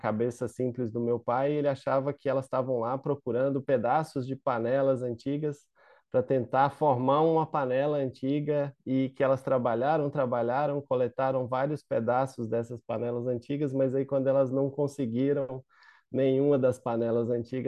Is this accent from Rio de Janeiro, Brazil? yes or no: no; Goiás, Brazil; pessoas da minha família que viviam dessa pequena agricultura, né, lá em Goiás. E o lugar onde eu cresci, passei minha infância, né, entre os dias na cidade para estudar e as atividades que meu pai fazia